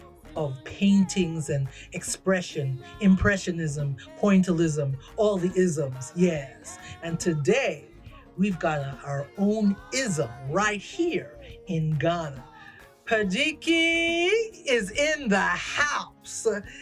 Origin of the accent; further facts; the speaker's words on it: New York, United States; You know, I'm from New York.